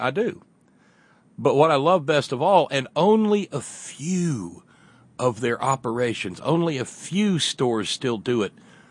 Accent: Alabama, United States; when I looped back through where I grew up in Alabama back at the end of September

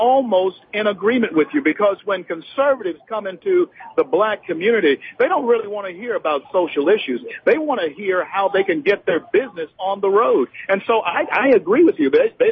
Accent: Louisiana, United States; I'm from Louisiana. There's an all out war against natural gas.

